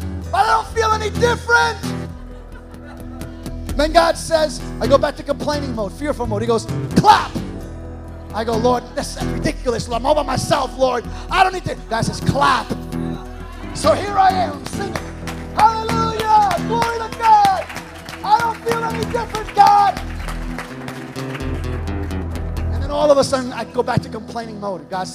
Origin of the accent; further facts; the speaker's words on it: Paramus, New Jersey, United States; They started a church in my hometown in Paramus because of this Bible study.